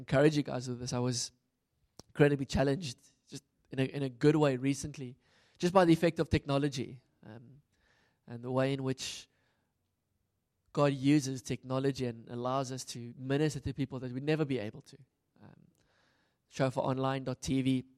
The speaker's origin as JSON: {"language": "English", "town": "Pretoria", "region": "Gauteng", "country": "South Africa", "said": "I'm from Pretoria"}